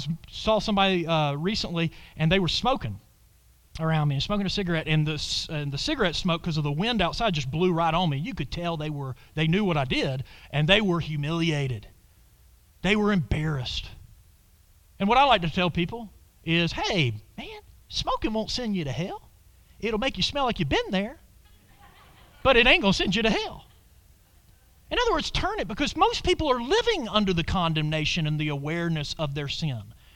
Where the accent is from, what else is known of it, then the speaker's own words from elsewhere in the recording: Athens, Georgia, United States; I remember being born and raised in Athens, Georgia.